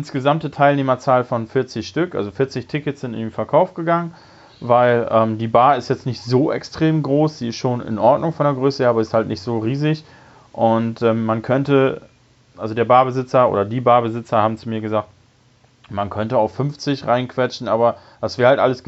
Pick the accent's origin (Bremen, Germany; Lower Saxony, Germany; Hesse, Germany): Bremen, Germany; Bremerhaven; in meiner Heimatstadt in Bremerhaven